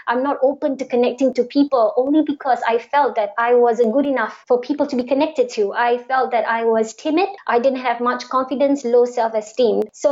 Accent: Singapore; is from Indonesia by roots and my mother is from Malaysia. But I've always been a Malay Muslim growing up in Singapore in a modern city life.

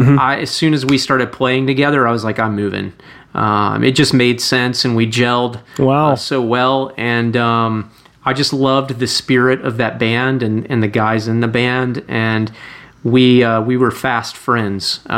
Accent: Charlotte, North Carolina, United States; now in Nashville, United States; And then I packed my bags and moved west to Nashville, which is about 7 hours west of where I grew up in Charlotte.

